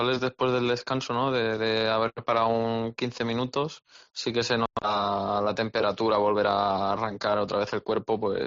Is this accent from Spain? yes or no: yes; Barcelona, Catalonia, Spain; Me parece que estoy cerca de casa, que soy de Barcelona